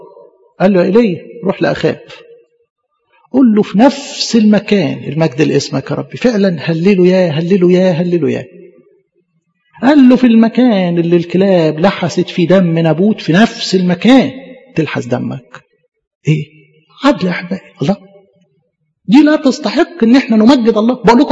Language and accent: Arabic; Egypt; إحنا يا مصريين كانت الموطن بتاعنا العبادات الوثنية، فتغربنا عن عبادات أبائنا من أجل المسيح.